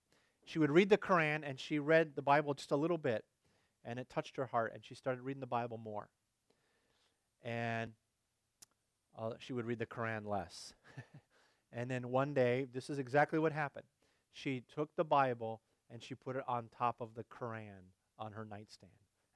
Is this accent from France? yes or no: yes; France; I actually end up going to a lot of French-speaking Africa because I was raised in France.